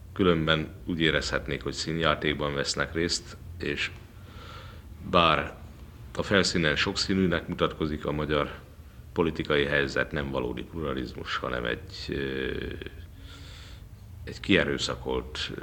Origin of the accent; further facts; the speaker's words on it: Győr, Győr-Moson-Sopron, Hungary; egyik dunántúli nagyvárosunk hívott meg ünnepi szónoknak, ez a szülőföldemen van, Győr